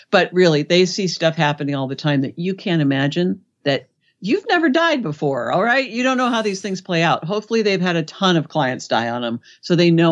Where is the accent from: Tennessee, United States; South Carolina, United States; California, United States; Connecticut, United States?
California, United States; Los Angeles; Well, you know, I'm from Los Angeles, so the big news there was the college admissions scandal.